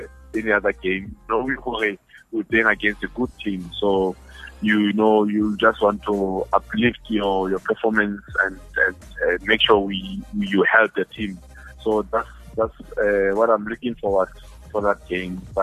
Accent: Bloemfontein, Free State, South Africa; They will have to leave Bloemfontein with the passion that they have, and that's my hometown.

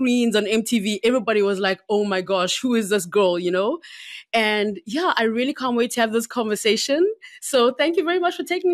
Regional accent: Uganda; For me, being from Uganda

